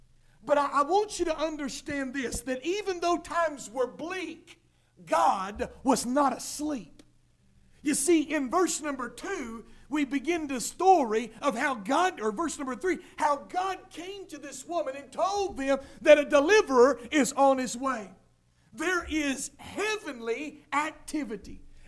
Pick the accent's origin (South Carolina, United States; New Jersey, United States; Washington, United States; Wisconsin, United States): New Jersey, United States; Trenton; It's like Trenton, you know, my hometown. Nothing ever happens in Trenton.